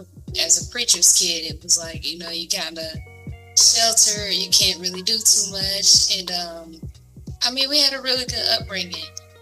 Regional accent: Atlanta, Georgia, United States; So, I mean, as far as growing up in Atlanta, I love it.

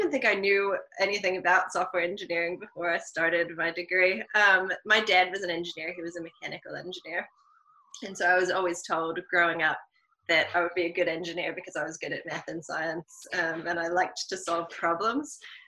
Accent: Philadelphia, Pennsylvania, United States; moved away as an adult; now in New Zealand; I'm from Philadelphia originally, so the winter seems certainly not as dramatic as Philadelphia winters

